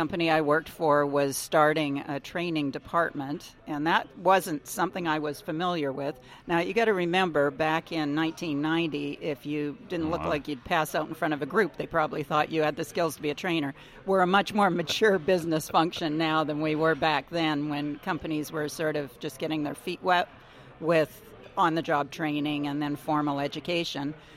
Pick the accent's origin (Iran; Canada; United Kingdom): Canada; Winnipeg, Manitoba; now in United States; I grew up in Winnipeg, Canada.